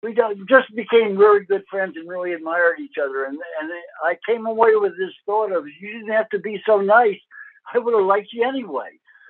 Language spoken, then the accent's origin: English; New York, United States; I grew up in New York in those days, you were either a rocker or a surfer, and there wasn't many surfers on the East Coast.